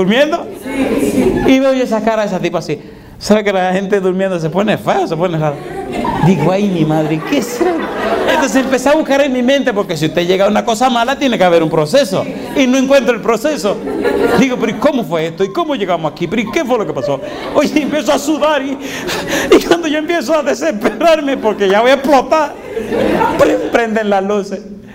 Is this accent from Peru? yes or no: yes; Ñaña, Lima, Peru; yo vengo de aquí, de la Universidad de Lima, de Perú, de aquí de Ñaña.